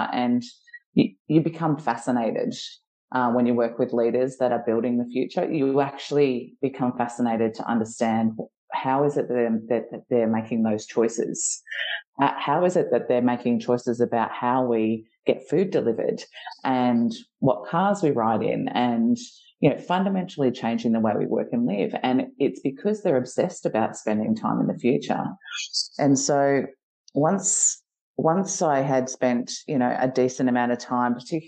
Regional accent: Geelong, Victoria, Australia; I'm a girl from Geelong. I grew up in, you know, a rural town where, you know, I had a parent in the army and a parent who was kind of the founder of an organization.

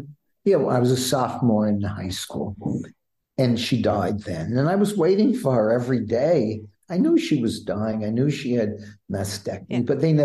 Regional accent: Bronx, New York, United States; I grew up in the Bronx, New York.

